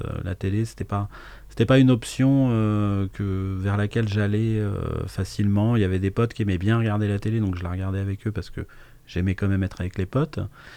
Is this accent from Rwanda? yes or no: no; Garges-lès-Gonesse, Île-de-France, France; also born or lived in Paris; à partir de quand j'ai eu 3 ans, on a déménagé en banlieue nord de Paris, à Garges-lès-Gonesse, juste à côté de Sarcelles, à 10 km de Paris. Et j'ai passé de 3 ans à 22 ans à peu près à Garges-lès-Gonesse.